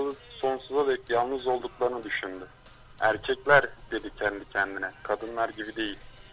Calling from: Ankara, Turkey; ben Ankara'dan. Nasılsınız?

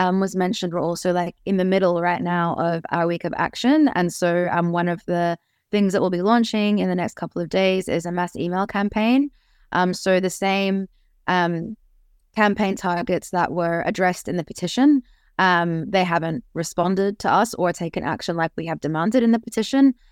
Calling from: United Kingdom; You know, I'm talking here from Britain, and, you know, in the Irish liberation struggle

